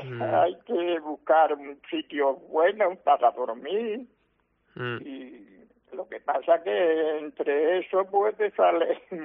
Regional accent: Madrid, Community of Madrid, Spain; born there; now in Cádiz, Spain; aunque soy nacido en Madrid

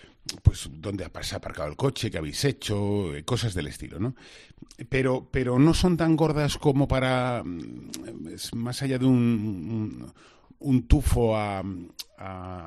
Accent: Spain; pero nosotros que somos los españoles muy dados a la sospecha

